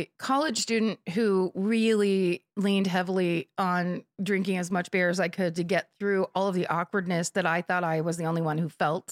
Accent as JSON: {"language": "English", "country": "South Africa", "tie": "born or raised there", "said": "I grew up in South Africa."}